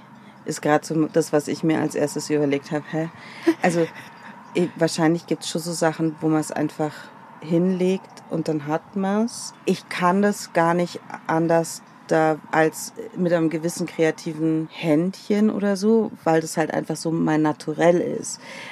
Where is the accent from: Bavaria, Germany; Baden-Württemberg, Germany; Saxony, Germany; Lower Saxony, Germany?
Bavaria, Germany; Balderschwang; mein Arbeitsplatz ist tatsächlich meine Heimat, weil ich hier aufgewachsen bin, weil ich hier geboren bin. Aber ich check's schon echt noch gut, dass Balderschwang so abgelegen ist